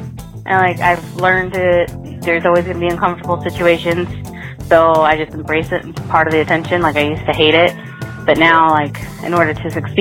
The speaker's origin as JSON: {"language": "English", "town": "Elkhart", "region": "Indiana", "country": "United States", "tie": "born or raised there", "also_born_or_lived": "Danville, Indiana", "said": "Elkhart, Indiana, for the most part."}